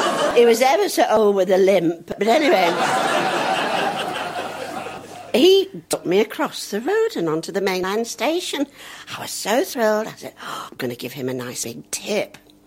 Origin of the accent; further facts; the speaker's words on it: Oldham, North West England, United Kingdom; also born or lived in Parbold; Well, I was born in Parbold, that's near Wigan, and I was brought up as a little girl from, I was age two, went to Oldham, stayed there until 20, I was.